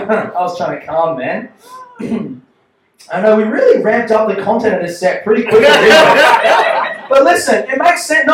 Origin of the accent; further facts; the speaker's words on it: Australia; So I'm Australian, but I'm half Colombian.